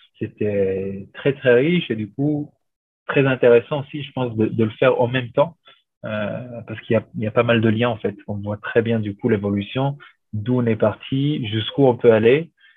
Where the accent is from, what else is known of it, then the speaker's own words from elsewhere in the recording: Tel Aviv, Tel Aviv District, Israel; French is a second language; moved away as an adult; j'ai 30 ans, d'origine israélienne. J'ai grandi à Tel Aviv jusqu'à mes 21 ans.